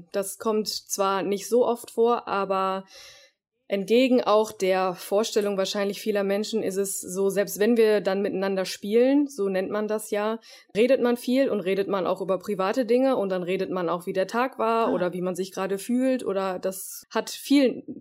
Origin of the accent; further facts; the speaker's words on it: North Rhine-Westphalia, Germany; Also ich komme aus dem Pott so